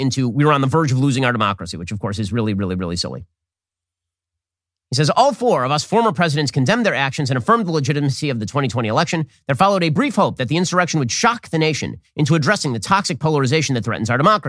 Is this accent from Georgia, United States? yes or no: yes; Georgia, United States; Politicians in my home state of Georgia, as well as in others, such as Texas and Florida, have leveraged the distrust they have created